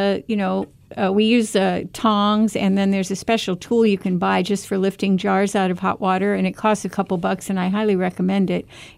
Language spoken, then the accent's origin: English; Ohio, United States; which we're from Ohio, so I always think we all eat a lot of soup once the weather's a little cold.